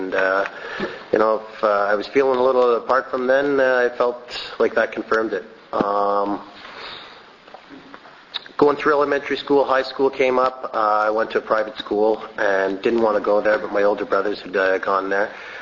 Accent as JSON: {"language": "English", "town": "Montreal", "region": "Quebec", "country": "Canada", "tie": "born or raised there", "said": "And I grew up in Montreal in a time that there was a lot of hash around"}